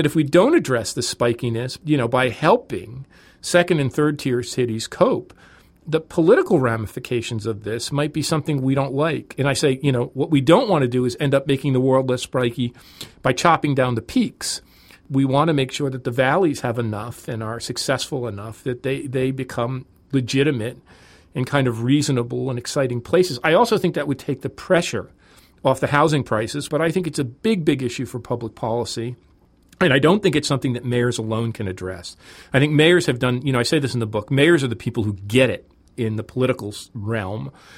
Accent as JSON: {"language": "English", "town": "Newark", "region": "New Jersey", "country": "United States", "tie": "born or raised there", "also_born_or_lived": "New York / Boston", "said": "I grew up in the Newark, New Jersey area. I won't talk about specific cities within that, but Newark, New Jersey."}